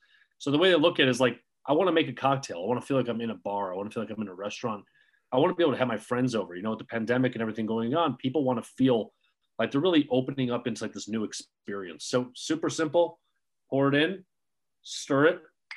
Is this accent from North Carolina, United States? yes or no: no; Chicago, Illinois, United States; started out in Illinois because this is where I grew up. This is where I started as an individual. I'm a Chicagoan at heart.